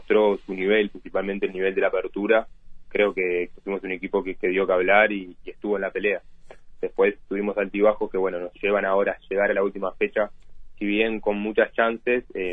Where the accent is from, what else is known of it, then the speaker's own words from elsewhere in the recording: Colón, Montevideo, Uruguay; No, soy de Colón, vivo en Colón, desde los 5 años vivo en Colón. Mi madre, que es la persona con la que vivo